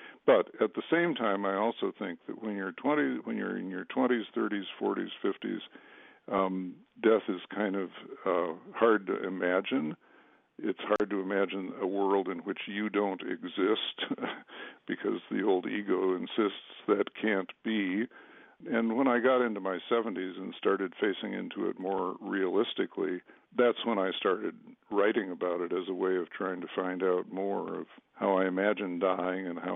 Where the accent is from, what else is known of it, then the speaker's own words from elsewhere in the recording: Illinois, United States; also born or lived in Chicago; now in Madison, United States; I grew up, I was born in Chicago and then grew up in the Chicago suburbs, and my sisters still live down there, so I think I have decent Illinois credentials.